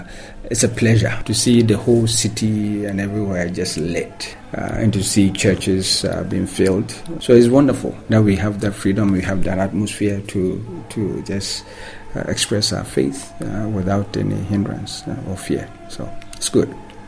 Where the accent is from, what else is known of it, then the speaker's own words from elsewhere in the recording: Ghana; I come from Ghana, predominantly a Christian country